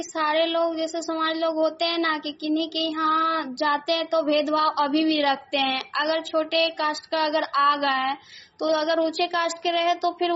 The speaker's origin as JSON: {"language": "Hindi", "town": "Khutauna", "region": "Bihar", "country": "India", "said": "खुटौना से।"}